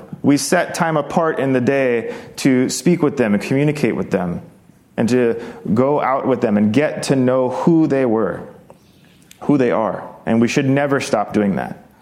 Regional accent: Hawaii, United States; You see, growing up in Hawaii, we had a plethora of huge, disgusting, flying roaches.

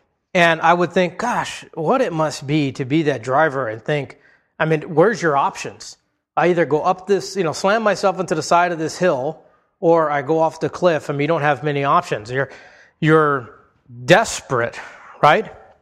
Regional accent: Hawaii, United States; I remember growing up in Hawaii, and there was a mountain there called Pali.

